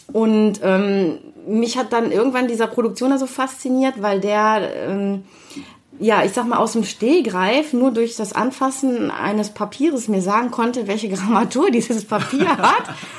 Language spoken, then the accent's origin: German; Düsseldorf, North Rhine-Westphalia, Germany; Und aufgewachsen hier in Düsseldorf im Studentenheim in Bilk.